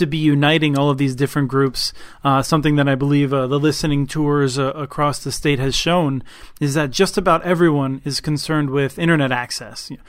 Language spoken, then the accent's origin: English; Minnesota, United States; Now, when you say Greater Minnesota, I, as a Minnesotan, think all of Minnesota is pretty great.